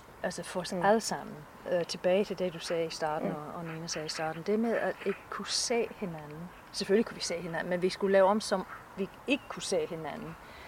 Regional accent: England, United Kingdom; Danish is a second language; now in Denmark; Jeg gør det, fordi for det første, jeg er englænder.

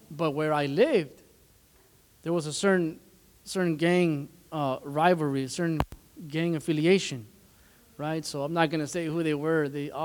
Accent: Chicago, Illinois, United States; And we were in Chicago. Well, I grew up in Chicago.

